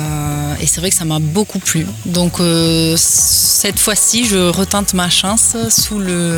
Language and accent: French; Parisot, Occitanie, France; Je suis originaire de Parisot.